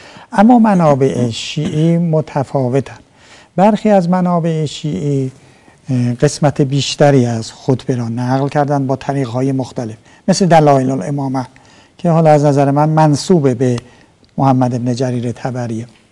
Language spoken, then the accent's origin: Persian; Isfahan, Iran; حالا ما اصفهانی هستیم